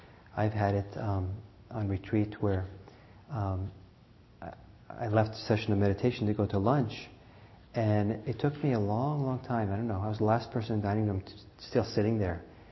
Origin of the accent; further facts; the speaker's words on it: Norway; I'm originally from Norway.